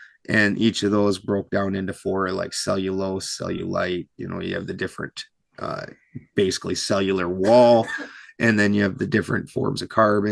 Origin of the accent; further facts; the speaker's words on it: South Dakota, United States; Christy and I were driving to South Dakota and, we were going home. And the worst part is my accent is like nothing compared to the people at home.